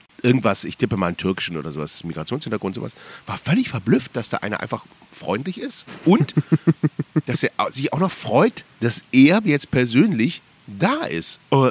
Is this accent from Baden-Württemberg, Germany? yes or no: no; Cologne, North Rhine-Westphalia, Germany; Ich komme aus Köln, da sagt man Kiosk. Bütchen sagt man eigentlich bei uns.